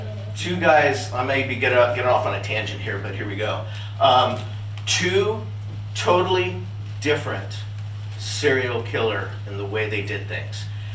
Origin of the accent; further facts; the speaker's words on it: California, United States; And you know, you heard that I was from California